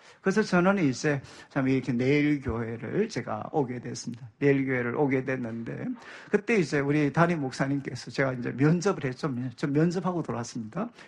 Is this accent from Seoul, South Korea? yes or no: no; Daegu, South Korea; 저는 이제 항상 뭐 고향이 대구기도 하고 대구로 오면 마음이 너무 힘이 들었어요.